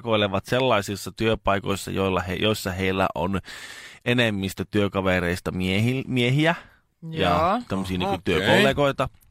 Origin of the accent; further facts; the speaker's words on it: Himanka, North Ostrobothnia, Finland; minä olen Himangalta